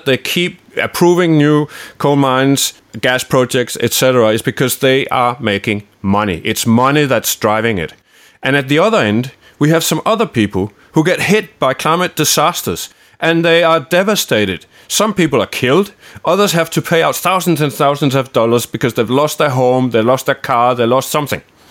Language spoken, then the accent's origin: English; Australia; You know, as an Australian, I'm now told that we collectively, each of us, pay $3,800